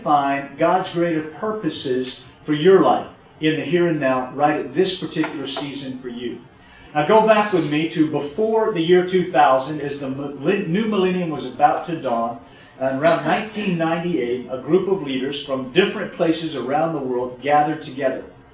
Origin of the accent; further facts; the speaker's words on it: Atlanta, Georgia, United States; We're from Atlanta. People come to Atlanta.